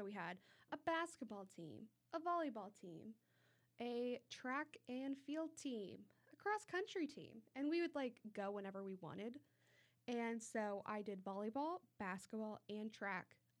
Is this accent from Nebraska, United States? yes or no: yes; Lincoln, Nebraska, United States; now in St. Charles, United States; because Lincoln, which is my hometown, is laid out like a grid system.